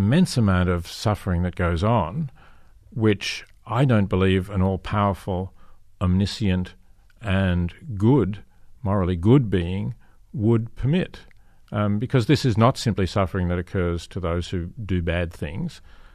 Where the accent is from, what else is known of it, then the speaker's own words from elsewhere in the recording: Australia; I come from Australia, you know, there's seasonal droughts. Out there in the arid centre of Australia, there are droughts